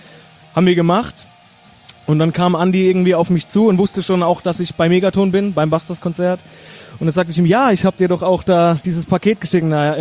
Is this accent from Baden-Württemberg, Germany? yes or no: yes; Heidelberg, Baden-Württemberg, Germany